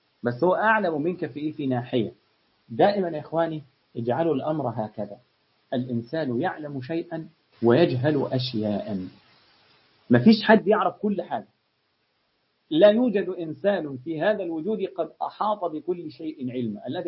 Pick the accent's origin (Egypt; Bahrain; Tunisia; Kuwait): Egypt; اللي بدرهم إيده خضرة زي ما بيقول عندنا في مصر